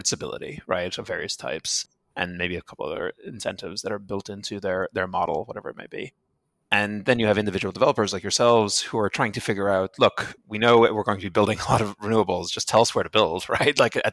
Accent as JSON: {"language": "English", "country": "Ireland", "said": "being Irish and from Ireland, I think, you know, calling it the IRA for the next decade is a bridge too far for me."}